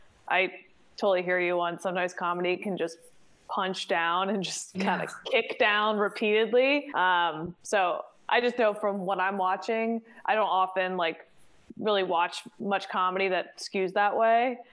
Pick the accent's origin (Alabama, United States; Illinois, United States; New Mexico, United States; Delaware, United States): Delaware, United States; Wilmington; Delaware. Wilmington, Delaware.